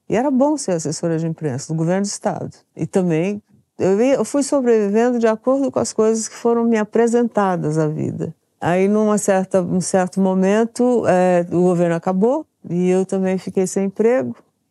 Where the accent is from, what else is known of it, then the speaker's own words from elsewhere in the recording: São Joaquim da Barra, São Paulo, Brazil; Era um time, assim, que eu via lá da minha cidade, São Joaquim da Barra, do interior